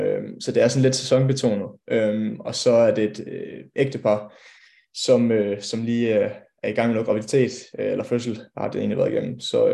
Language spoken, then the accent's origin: Danish; Skive, Central Denmark Region, Denmark; Jeg er 22 år gammel. Jeg kommer fra Skive